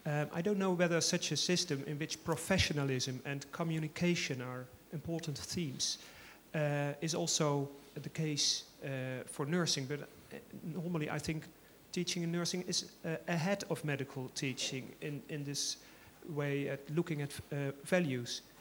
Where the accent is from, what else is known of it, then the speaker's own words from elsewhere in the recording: Utrecht, Netherlands; English is a second language; from the Netherlands, Utrecht, and a psychiatrist.